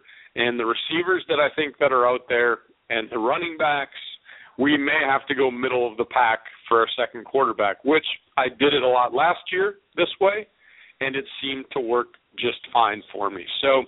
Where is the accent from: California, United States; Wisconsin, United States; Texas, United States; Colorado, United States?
Wisconsin, United States; Green Bay; I love NFL football. I grew up in Green Bay.